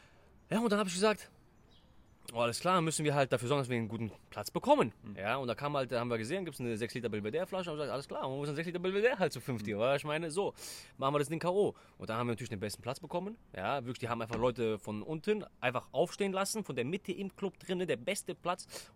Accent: Greece; ich bin ja Grieche, ne

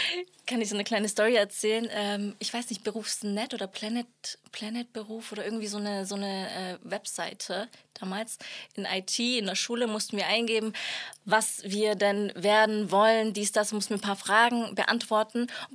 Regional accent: Nuremberg, Bavaria, Germany; Also, ich komme ja aus Nürnberg

